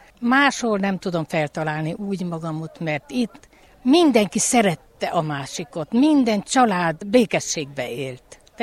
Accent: Bezidu Nou, Mureș County, Romania; moved away as an adult; now in Viforoaia, Romania; Havattőről, de Bözödújfaluban születtem.

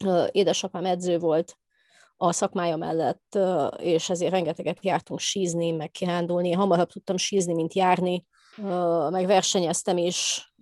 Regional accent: Cluj-Napoca, Cluj County, Romania; Hát kolozsvári születésű vagyok, nem az értelmiségi közegből. Én első generációs értelmiségi vagyok.

